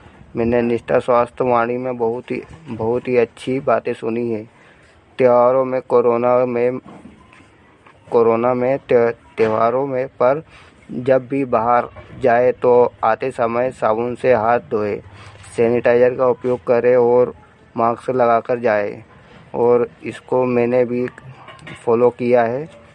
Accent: Bolga Buzurg, India; मैं ग्राम बोलगा बुजुर्ग से हूँ।

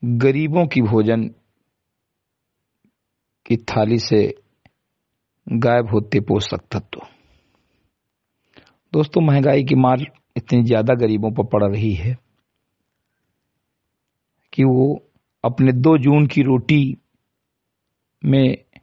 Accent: Uttar Pradesh, India; ग्राम सभा सिमरी कटाई विकास खंड मैनपुरा जनपद बहराइच का मूल निवासी हूं

